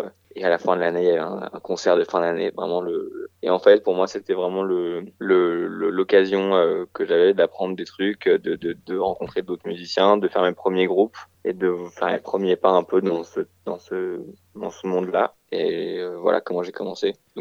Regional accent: Paris, Île-de-France, France; l'éducation musicale que je me suis faite, je l'ai eue vraiment tout seul à Paris, en grandissant à Paris

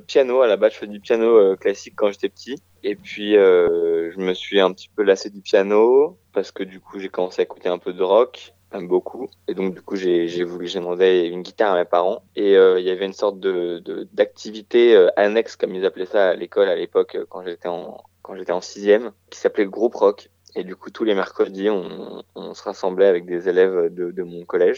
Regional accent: Paris, Île-de-France, France; je l'ai eue vraiment tout seul à Paris, en grandissant à Paris

